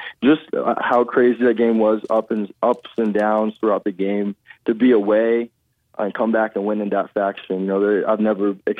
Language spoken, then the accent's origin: English; Atlanta, Georgia, United States; I'm from the Atlanta area, so you know, I grew up, I went to Falcons games growing up, you know, throughout elementary, middle school.